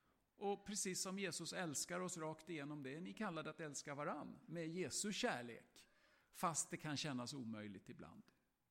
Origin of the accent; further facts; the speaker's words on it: Östergötland, Sweden; Förlåt att jag pratar som en vanlig svensk. Men i all sin ordning så får jag prata som en östgöte.